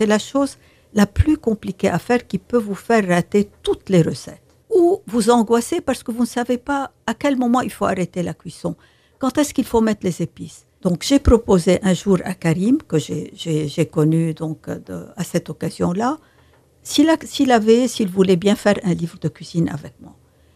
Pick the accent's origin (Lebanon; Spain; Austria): Lebanon; moved away as an adult; now in France; je suis partie du Liban avec mes enfants, mon mari, de manière assez rapide et brutale.